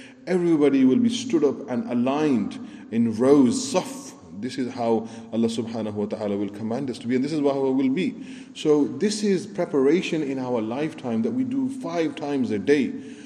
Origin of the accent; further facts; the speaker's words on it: United Kingdom; We as British especially, we should be used to the line system.